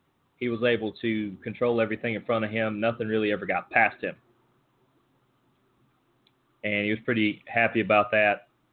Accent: Dallas, Texas, United States; Kyler Neal from my hometown of Dallas had a three-yard scoring run.

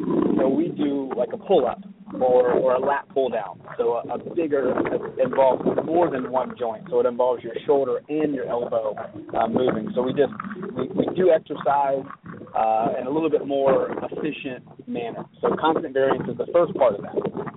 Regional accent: Savannah, Georgia, United States; Okay. I'm actually from Savannah. I was born and raised here.

